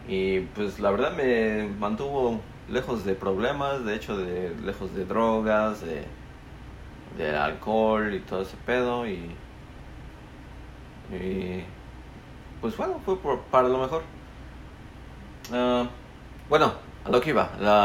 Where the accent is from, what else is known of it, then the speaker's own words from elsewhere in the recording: State of Mexico, Mexico; Nací en el DF, pero me criaron en el Estado de México, que está bien pinche al ladito. Pero según la jefa, soy chilango.